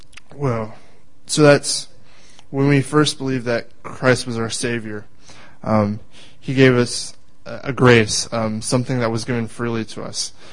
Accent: California, United States; now in Redding, United States; I'm from California, not just from Reading, but I'm there originally. My home city is right next to San Francisco, so that's where I'm originally from. I'm 19.

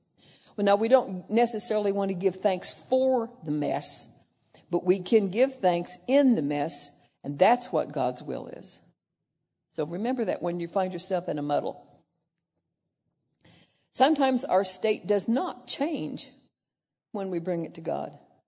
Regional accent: Indiana, United States; he was also born in my home state of Indiana, yay

